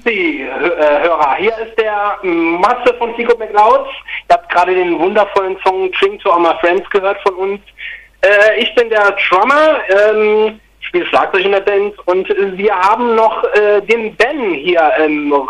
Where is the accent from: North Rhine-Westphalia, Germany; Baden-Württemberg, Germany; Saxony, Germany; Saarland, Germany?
Saarland, Germany; Uns gibt's seit 2015. Wir kommen alle aus dem Saarland.